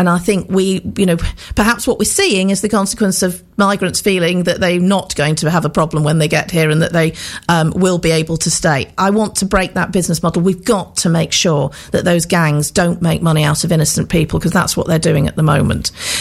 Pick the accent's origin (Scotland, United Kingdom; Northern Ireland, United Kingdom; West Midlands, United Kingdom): West Midlands, United Kingdom; born there; I was born in the Moorlands, I live in the Moorlands, and I will always fight for the Staffordshire Moorlands.